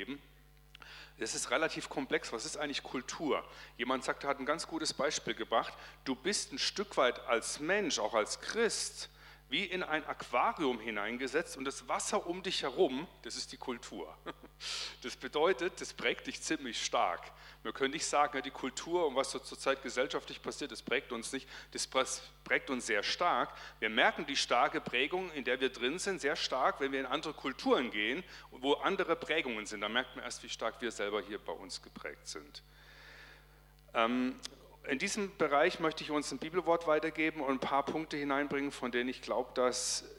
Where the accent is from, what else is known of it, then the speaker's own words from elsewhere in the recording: Kempten, Bavaria, Germany; Ja, ich komme aus Kempten im Allgäu